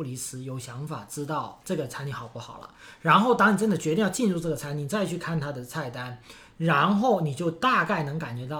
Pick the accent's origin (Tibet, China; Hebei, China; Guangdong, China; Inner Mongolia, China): Guangdong, China; 尤其对于我一个广东人而言，就是没有什么我是不吃的